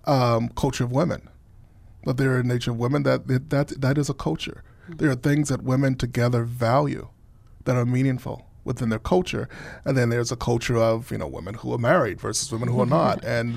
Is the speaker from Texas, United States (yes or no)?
yes; Texas, United States; Sorry to my Texas friends. I grew up in Texas.